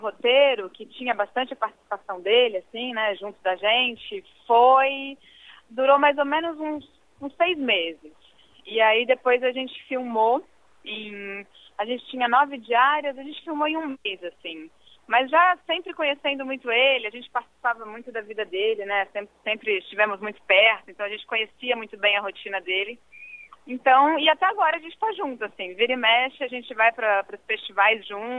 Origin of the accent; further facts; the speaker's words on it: Bebedouro, São Paulo, Brazil; Eu já fui aluna da USP, sou de Bebedouro, né? Que é pertinho de Ribeirão também.